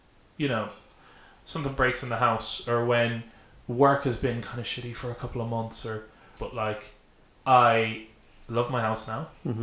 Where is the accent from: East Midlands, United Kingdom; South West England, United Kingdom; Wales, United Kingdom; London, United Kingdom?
East Midlands, United Kingdom; Derby; The previous, like about 3 or 4 months earlier, I found this out after the fact, like about only a year ago. The previous time that I flew back to Derby, my mom sa